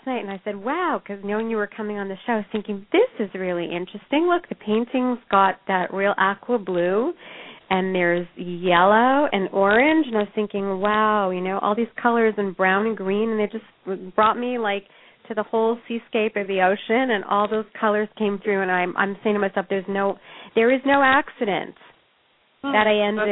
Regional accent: Canada; I think our backgrounds were similar, but I'm from Canada. My thing, Jen, interesting growing up, was that I felt that I could never measure up.

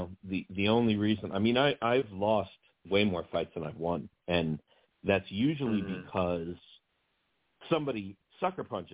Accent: Mount Vernon, New York, United States; So we grew up in a rough area. We grew up in Mount Vernon

